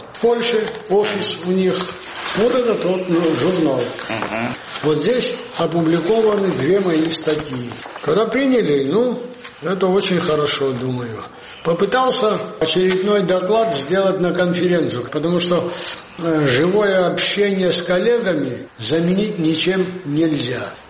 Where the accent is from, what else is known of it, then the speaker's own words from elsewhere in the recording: Abkhazia, Georgia; И я один из Абхазии поехал.